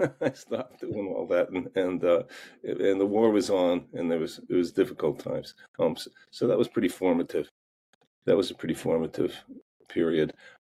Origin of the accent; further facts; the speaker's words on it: Erie, Pennsylvania, United States; But I'm from Erie, Pennsylvania, which is currently buried under snow. That's one reason I'm not there.